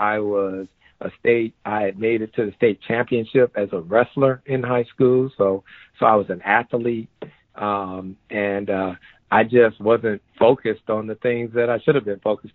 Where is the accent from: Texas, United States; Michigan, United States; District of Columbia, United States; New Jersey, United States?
Michigan, United States; Pontiac; Growing up in Pontiac, Michigan, I basically went to the public school systems